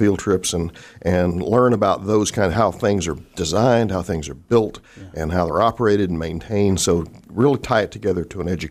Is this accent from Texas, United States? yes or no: yes; Fort Worth, Texas, United States; Born and raised in Fort Worth.